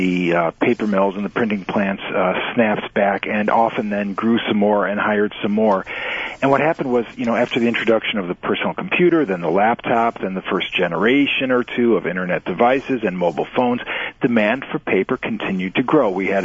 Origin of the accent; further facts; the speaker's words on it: United States; As an American, it gives me no joy to say this